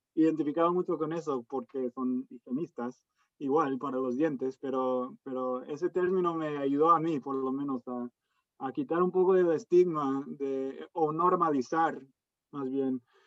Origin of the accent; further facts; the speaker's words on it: Minneapolis, Minnesota, United States; Spanish is a second language; Regresé a mi ciudad natal, Minneapolis, un par de años